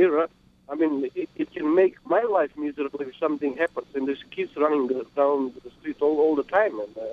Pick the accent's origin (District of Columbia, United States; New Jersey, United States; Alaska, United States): New Jersey, United States; I used to be a Verizon customer. And recently, I'm from New Jersey.